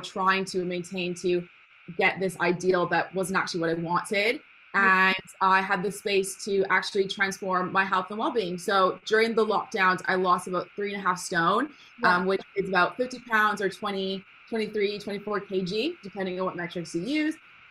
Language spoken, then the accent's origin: English; Canada; moved away as an adult; now in United Kingdom; Can you tell by my accent as well? I'm not from the UK originally, I'm from Canada. So grew up in Canada, did all my schooling there.